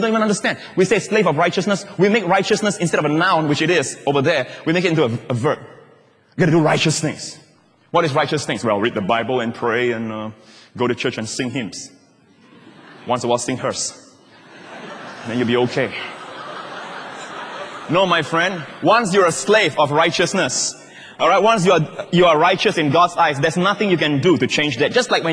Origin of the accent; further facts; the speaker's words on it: Malaysia; now in Singapore; You know, when I crossed over from Malaysia, we went for holidays. Then we came over from Malaysia.